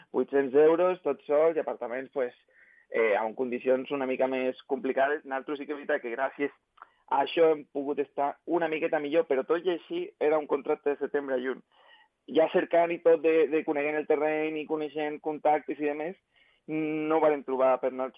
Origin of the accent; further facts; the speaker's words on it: Ibiza, Balearic Islands, Spain; Clar, a Eivissa, jo soc d'Eivissa i ja ho coneixia.